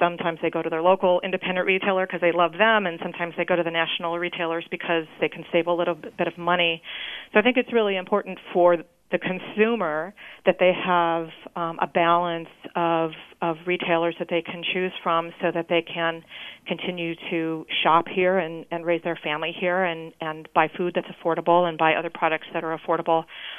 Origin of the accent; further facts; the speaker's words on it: Midwest, United States; now in San Francisco, United States; I'm also from the Midwest. You know, I live in San Francisco for a reason. I'm raising a family here for a reason.